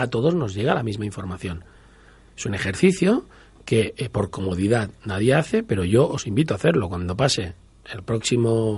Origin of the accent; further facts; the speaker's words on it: Barcelona, Catalonia, Spain; desde Barcelona, mi ciudad natal